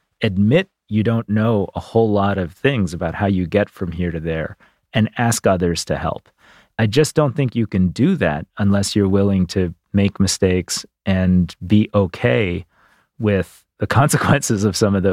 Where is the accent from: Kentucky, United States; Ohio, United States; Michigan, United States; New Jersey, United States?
Michigan, United States; Detroit; My dad worked at Ford Motor Company. I grew up around Detroit. I thought I could be in the auto industry and I was a car kid.